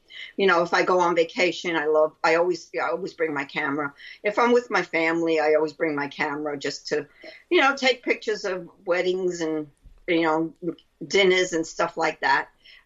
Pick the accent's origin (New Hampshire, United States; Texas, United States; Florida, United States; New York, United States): New York, United States; Brooklyn; accent: Brooklyn; That's my Brooklyn accent.